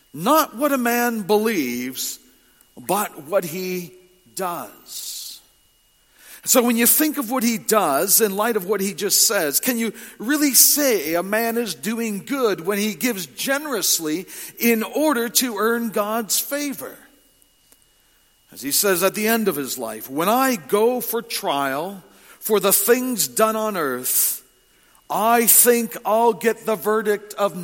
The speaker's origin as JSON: {"language": "English", "region": "Ontario", "country": "Canada", "tie": "born or raised there", "said": "The town in which I grew up in Ontario had a Carnegie Library"}